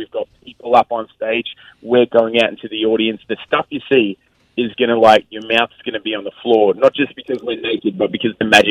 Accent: Brisbane, Queensland, Australia; I'm from Brisbane, Australia.

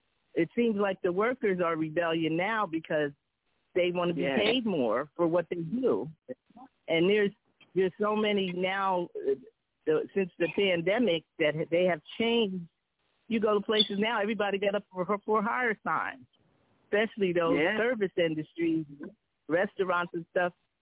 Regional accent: Sharon, Pennsylvania, United States; I'm from Sharon, Pennsylvania, but Sharon was known for its steel mill.

